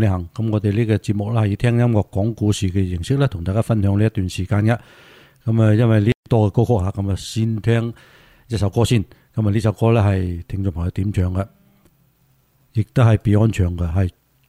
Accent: Hong Kong; 亦都系希望我哋香港人咧

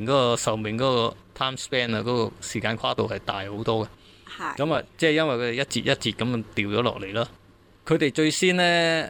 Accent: China; 咁我哋中國人嘅傳說咧

